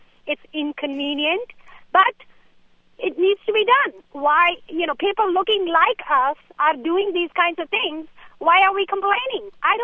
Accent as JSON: {"language": "English", "country": "India", "said": "Me and my husband, we are both from India. We look stereotypical Indian"}